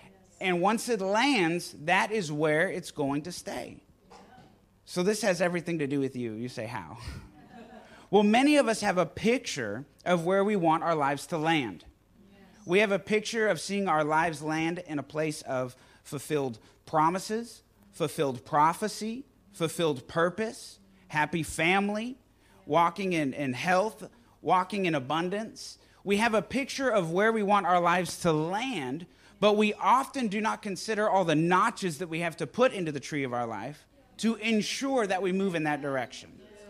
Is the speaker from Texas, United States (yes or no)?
yes; Texas, United States; Growing up in Texas, I've cut down some trees.